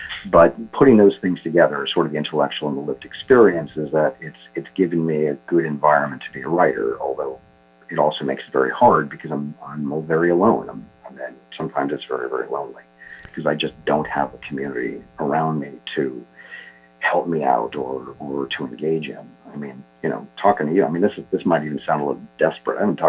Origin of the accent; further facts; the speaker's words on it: New England, United States; I'm not a New Yorker, I guess, at the bottom line. I'm a New Englander